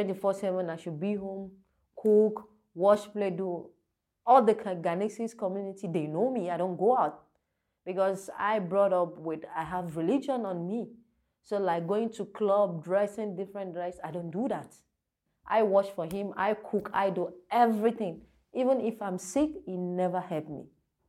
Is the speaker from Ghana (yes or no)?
yes; Ghana; English is a second language; moved away as an adult; now in Denmark; I'm 32 years old. I'm from Ghana. My mom, she's from Nigeria, and my dad is from Ghana.